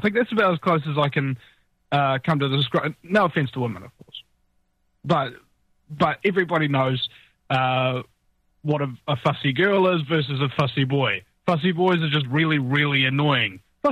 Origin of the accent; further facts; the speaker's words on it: New Zealand; I'm a New Zealander. I'm 10,000 miles away.